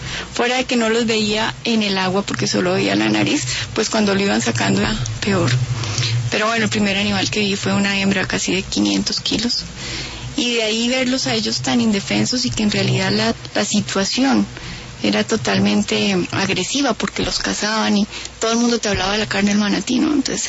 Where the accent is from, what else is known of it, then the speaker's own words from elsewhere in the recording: Popayán, Cauca, Colombia; Imagínate, yo soy de Popayán. El mar está un poquito lejos allá.